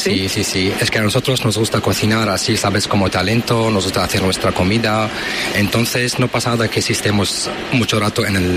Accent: Damascus, Damascus Governorate, Syria; somos de Damasco, uh-huh, de la capital.

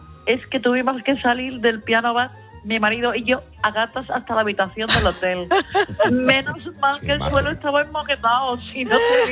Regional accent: Jerez, Andalusia, Spain; Yo soy de Jerez.

